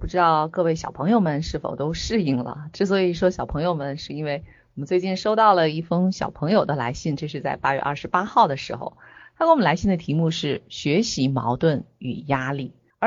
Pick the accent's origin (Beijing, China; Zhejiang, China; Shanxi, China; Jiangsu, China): Beijing, China; 因为我自己虽然从小的时候家是在海淀区